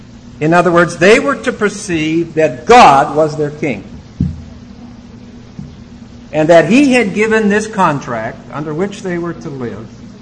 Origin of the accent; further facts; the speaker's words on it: United States; because I'm an American, and I'm building my kingdom.